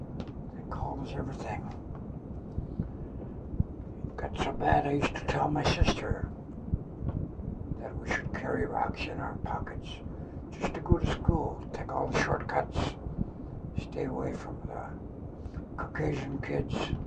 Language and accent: English; Sitka, Alaska, United States; We are all full-blooded Tlingits. We are all born and raised in the Sitka area. I was born in our camp known as Ashko Bay.